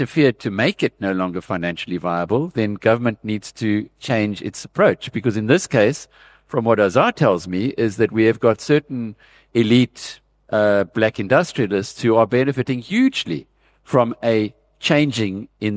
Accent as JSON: {"language": "English", "town": "Newcastle", "region": "New South Wales", "country": "Australia", "tie": "born or raised there", "said": "I grew up in Newcastle when ArcelorMittal's predecessor, Isco, was being built. And it went from a sleepy little town into a significant sized"}